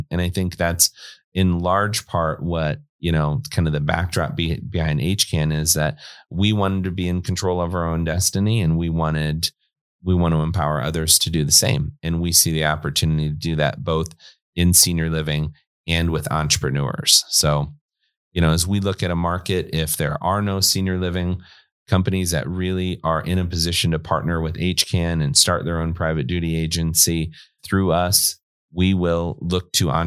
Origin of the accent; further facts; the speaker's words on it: Westphalia, Iowa, United States; growing up in Southwest Iowa provided me. The, you know, I grew up in a town, Harlan, and the Harlan community. I grew up actually near a smaller town, Westphalia